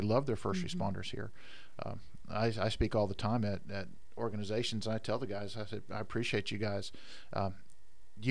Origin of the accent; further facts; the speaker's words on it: Pensacola, Florida, United States; Going back, let's say in the 70s, growing up in Pensacola was awesome. It's not a really small town, but it's got a real small town feel.